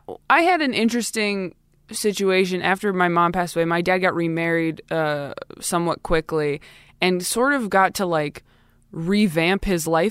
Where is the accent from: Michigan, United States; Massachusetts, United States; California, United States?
California, United States; Modesto; also born or lived in Temecula; I grew up in like Modesto until I was like 10. And then I was in Temecula.